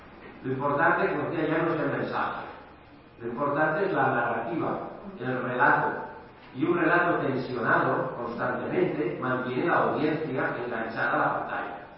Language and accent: Spanish; Catalonia, Spain; Y yo soy catalán